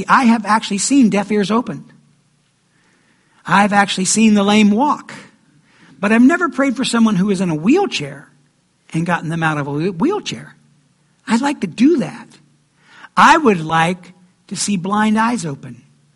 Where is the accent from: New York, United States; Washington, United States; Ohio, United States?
Ohio, United States; We grew up in the Hocking Hills.